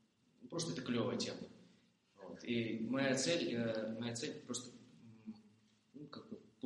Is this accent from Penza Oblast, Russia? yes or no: no; Moscow, Russia; я из Москвы, работаю в сфере телевидения, я оператор.